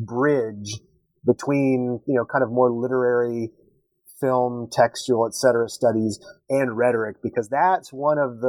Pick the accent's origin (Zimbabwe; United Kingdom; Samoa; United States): United States; Texas; now in Syracuse, United States; I was born and raised in Texas.